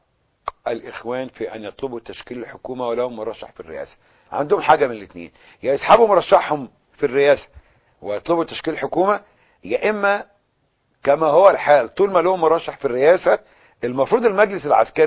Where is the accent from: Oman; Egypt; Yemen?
Egypt; انا كوطني مصري